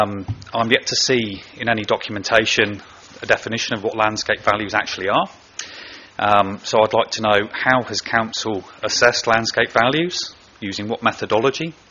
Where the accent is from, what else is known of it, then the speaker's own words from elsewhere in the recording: Margate, Tasmania, Australia; I'll spell that for you afterwards if you need. I'm from Margate.